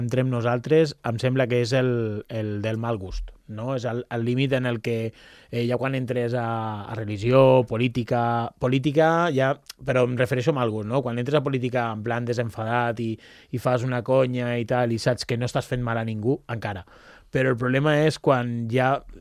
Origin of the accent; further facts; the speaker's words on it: Balearic Islands, Spain; Jo soc de Mallorca.